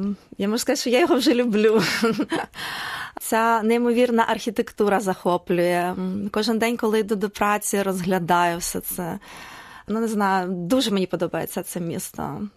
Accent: Makiivka, Donetsk Oblast, Ukraine; born there; Сама я народилася в місті Макіївка Донецької області.

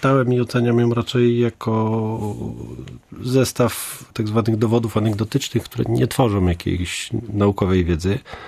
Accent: Szczecin, West Pomeranian Voivodeship, Poland; Ja jestem z Gumieniec.

